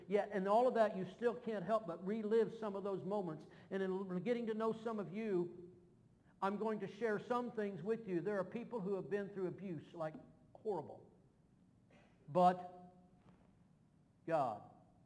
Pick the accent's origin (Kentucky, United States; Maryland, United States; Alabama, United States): Kentucky, United States; I'm from Kentucky in the hills, some of it.